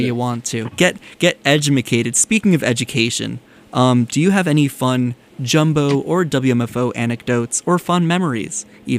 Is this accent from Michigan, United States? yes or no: no; New York, United States; now in Boston, United States; I mean, hey, I'm a New Yorker. I think that I probably spend enough time talking. But hey, I've lived here for 7 years. I'm stuck here.